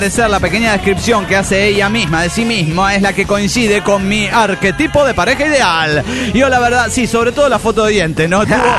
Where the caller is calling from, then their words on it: Morelia, Michoacán, Mexico; de Morelia, Michoacán, México.